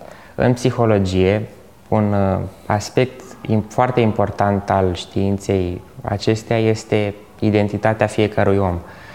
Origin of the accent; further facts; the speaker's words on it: Craiova, Dolj, Romania; born there; now in Bucharest, Romania; pentru că m-am născut în Craiova. Și este de fapt orașul meu, dacă acolo m-am născut. Eu așa cred. Chiar dacă stau în București de destul de mult timp.